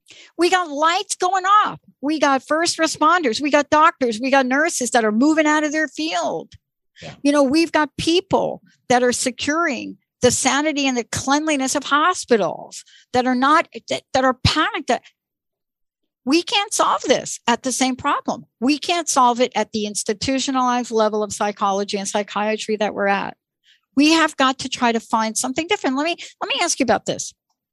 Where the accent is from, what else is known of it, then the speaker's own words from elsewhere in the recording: New York City, New York, United States; I grew up in New York. I know what it's like to walk down an alley in New York and have somebody walk up behind you and hold a knife to your neck.